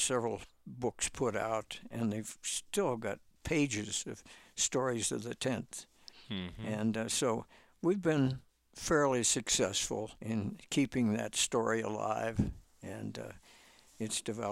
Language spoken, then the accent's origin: English; Pittsburgh, Pennsylvania, United States; now in Colorado, United States; I grew up in Pittsburgh, and after I'd seen Colorado, I couldn't get back here fast enough.